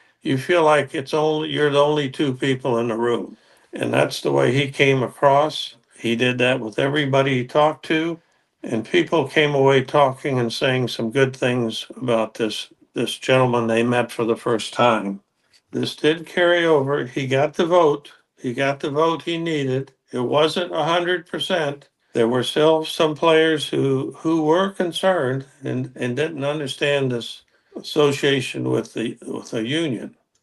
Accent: the South, United States; And I grew up in the South, and I'm thinking a little bit, oh, is this a good approach?

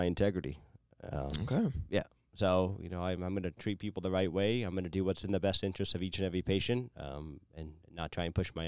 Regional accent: Eugene, Oregon, United States; But I was actually from Eugene, which is not on the coast, but it's 2 hours south of Portland.

